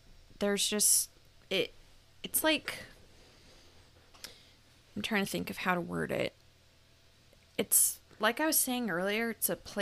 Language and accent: English; Oregon, United States; and I am a person that says Nevada. I don't know if it's because I'm from Oregon or what.